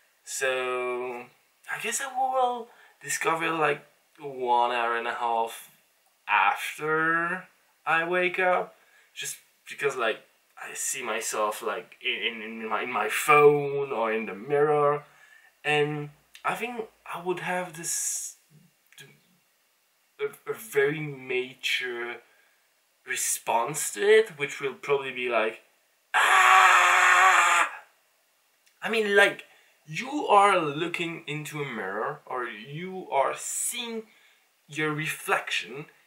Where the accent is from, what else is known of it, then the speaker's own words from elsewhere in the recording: Luxembourg; English is a second language; I'm from Luxembourg, small country in Europe, and everything is just pretty nice there, and there's a blend of cultures